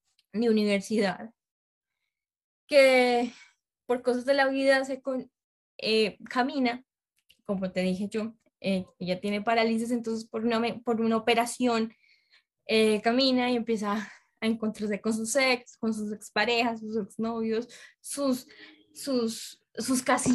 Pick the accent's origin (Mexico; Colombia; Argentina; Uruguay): Colombia; Caldas; soy de Colombia, soy de Risaralda, Caldas, que es un departamento, que Caldas es un departamento naturalmente cafetero. O sea, yo salgo literal a la ventana de mi casa y veo el cafetal verde.